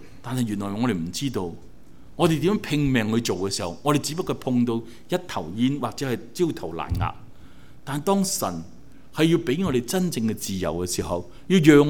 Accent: China; 即係如果我哋中國人嚟講，就係花甲蟲。

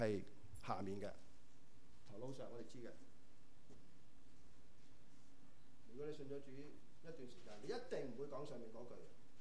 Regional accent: China; 特別我們中國人、亞洲人、東方人

